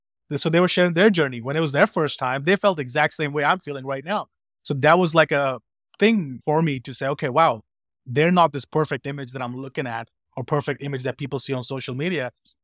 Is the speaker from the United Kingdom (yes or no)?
no; India; I grew up as an introvert. I grew up in India and conservative background.